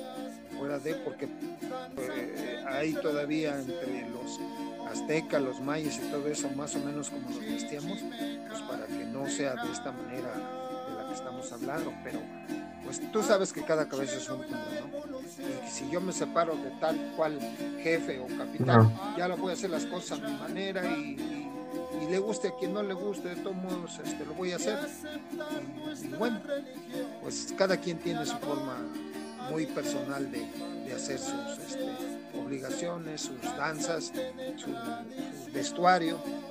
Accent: Mexico; ya no nos quiere interesar tanto el historial de dónde venimos nosotros como mexicanos

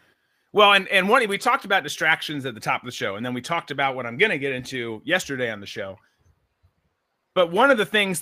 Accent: Minnesota, United States; in the case of my home state of Minnesota, dismantling the police.

